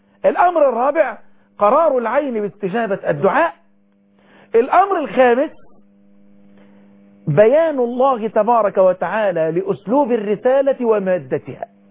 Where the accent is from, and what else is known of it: Egypt